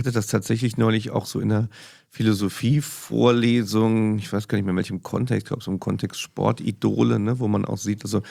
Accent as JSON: {"language": "German", "region": "Saarland", "country": "Germany", "said": "Das ist unsere Position, ja, als Saarländer."}